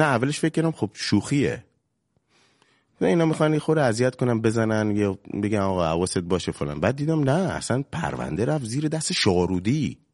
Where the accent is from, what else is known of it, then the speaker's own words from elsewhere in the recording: Bushehr, Iran; آقا من بچه بوشهرم، چطوری حالت خوبه؟